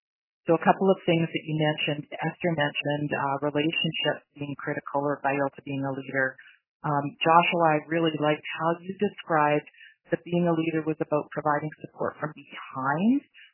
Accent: Vancouver, British Columbia, Canada; So I was raised from what we might refer to as settler parents. So my parents immigrated from England, and I grew up in Vancouver.

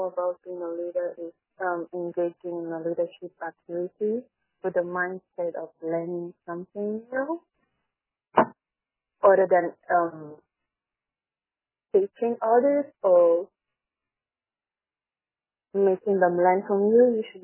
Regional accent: Iqaluit, Nunavut, Canada; from Iqaluit.

